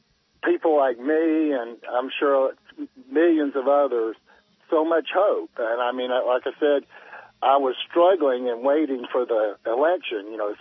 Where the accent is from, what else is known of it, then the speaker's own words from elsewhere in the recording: Mississippi, United States; also born or lived in New Orleans; I grew up in the South, Mississippi.